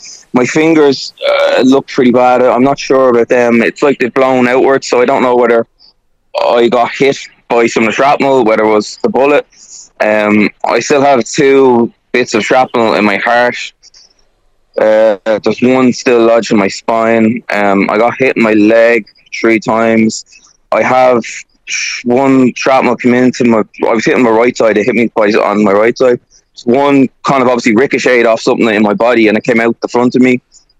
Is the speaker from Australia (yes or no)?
no; County Meath, Ireland; he's from Mead and I'm from Mead, so it's weird. We're only like 10 minutes from each other.